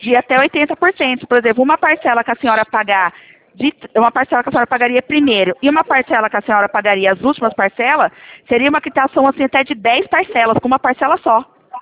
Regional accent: Leme, São Paulo, Brazil; Eu sou aqui do estado de São Paulo, interior Leme.

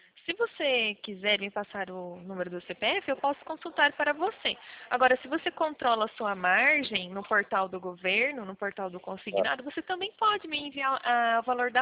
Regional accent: Piracicaba, São Paulo, Brazil; Poupacred, sou de Piracicaba

